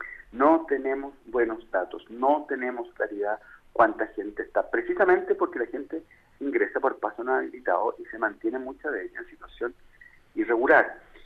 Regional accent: Chile; para que nosotros como chilenos podamos ver que no todo tiene que ver con restricción, mayor control y securitización.

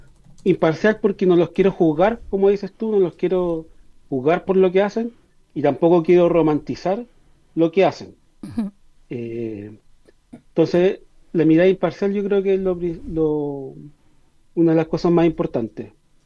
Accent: Talcahuano, Biobío, Chile; now in Santiago, Chile; Yo nací en Talcahuano, viví ahí hasta el 2011, y ahora estoy en Santiago por las razones laborales

